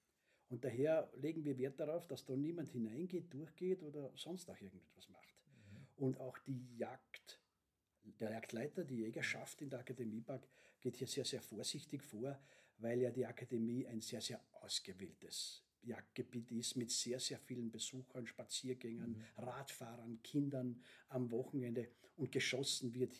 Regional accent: Austria; dass wir hier als Österreicher mehr Mut zeigen müssten

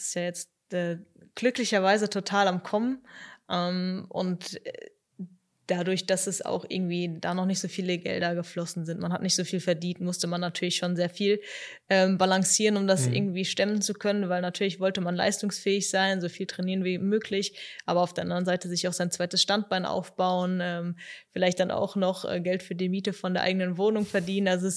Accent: Mainz, Rhineland-Palatinate, Germany; ich komme eben auch aus Mainz, ich bin sehr, sehr heimat- und familienverbunden.

